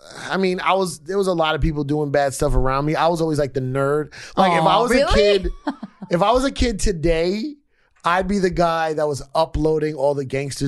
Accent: Bronx, New York, United States; So I grew up in the Bronx.

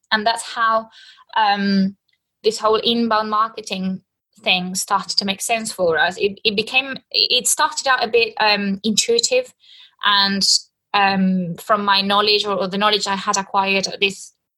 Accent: Argentina; moved away as an adult; now in United Kingdom; Yes, I am originally from Argentina, born and raised there. But I moved to the UK when I was 22. That was in 2014.

